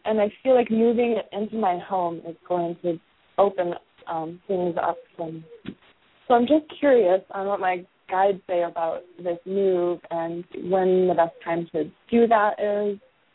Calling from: Ashland, Oregon, United States; I'm calling from Ashland, Oregon.

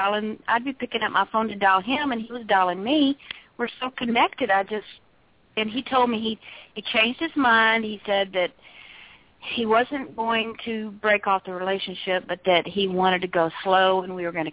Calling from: Texas, United States; from Galveston Bay.

